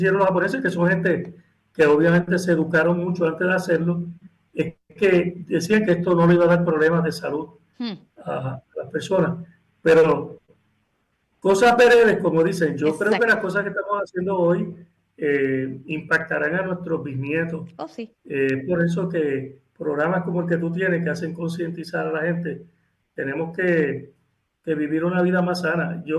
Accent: Jayuya, Puerto Rico; la Fundación Ben Ross en Jayuya, de mi pueblo natal

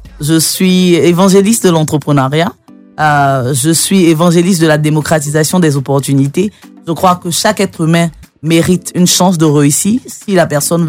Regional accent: Bingerville, Abidjan, Côte d’Ivoire; J'ai été éduquée, j'ai grandi à Bingerville.

